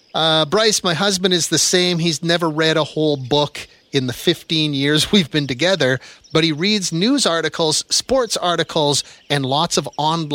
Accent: Edmonton, Alberta, Canada; It would be like, I'm from Edmonton, but I've never been to Red Deer, which is an hour and a half down the highway.

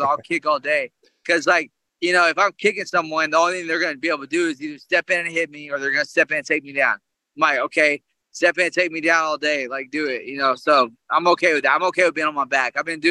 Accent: Oklahoma, United States; I grew up in Oklahoma.

